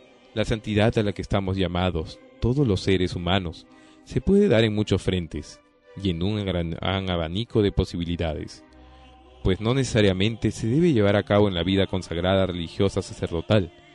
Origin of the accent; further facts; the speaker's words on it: Barbastro, Aragon, Spain; Yo soy de Barbastro, y en cierto modo puedo decir que soy campestre.